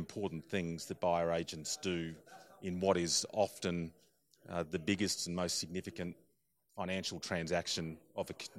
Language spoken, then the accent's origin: English; Australia; now in United States; You may have detected my accent. I'm an Australian, and so I have a unique perspective of having lived in both the Australia and the US.